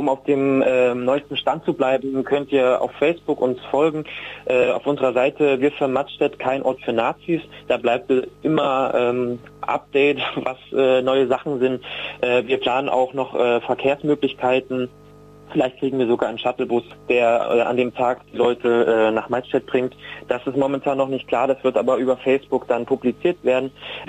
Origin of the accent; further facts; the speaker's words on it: Apolda, Thuringia, Germany; Ich bin im Weimarer Land aufgewachsen, in Apolda genau.